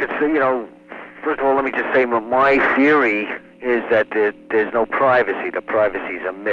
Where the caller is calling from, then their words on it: Queens, New York, United States; New York, Queens, New York.